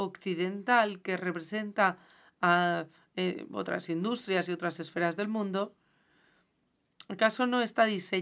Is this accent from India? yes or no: yes; India; Yo crecí en la India, en la era socialista